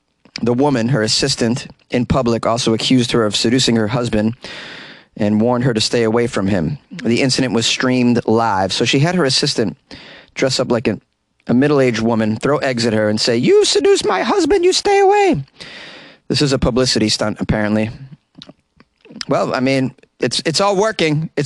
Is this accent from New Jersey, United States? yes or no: no; Boston, Massachusetts, United States; I'm from Boston, and we don't do it like that.